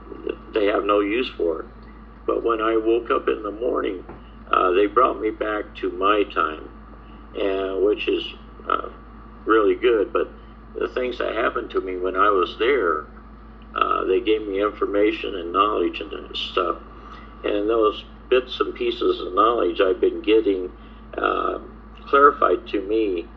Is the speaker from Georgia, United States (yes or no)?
no; Phoenix, Arizona, United States; born there; Well, I was born with these abilities. I was born in Phoenix, Arizona in 1949, but I really didn't realize that I had the ability to pick up on spirits and stuff until I was in school.